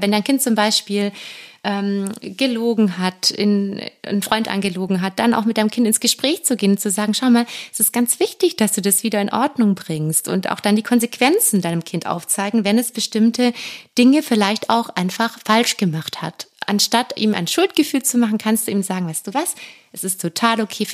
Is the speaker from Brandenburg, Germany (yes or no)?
no; Baden-Württemberg, Germany; ich komme ja aus dem Schwaben, aus Oberschwaben